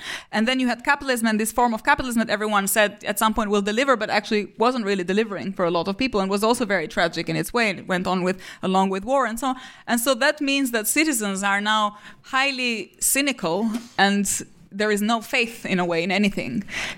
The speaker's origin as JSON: {"language": "English", "country": "Albania", "said": "and also in Albania, in my home country"}